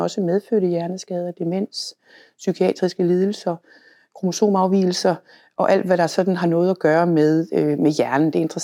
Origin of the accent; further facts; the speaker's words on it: Jutland, Denmark; now in Copenhagen, Denmark; Jeg er jyde, skal sige, så alligevel så endte i København